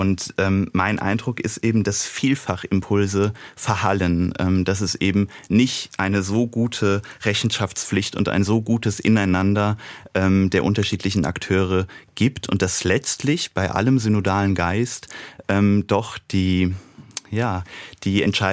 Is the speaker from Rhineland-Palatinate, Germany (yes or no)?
yes; Rhineland-Palatinate, Germany; also in dem Fall der Bezirk Westerwald. Das ist also meine Heimat, aus der ich komme.